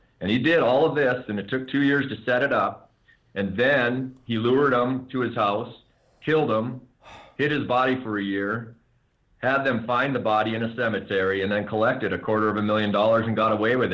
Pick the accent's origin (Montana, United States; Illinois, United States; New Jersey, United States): Montana, United States; before he came to my hometown, he framed a man named Burton Abbott down in California. Mm-hmm. And while Edwards was here in Montana in Deer Lodge Prison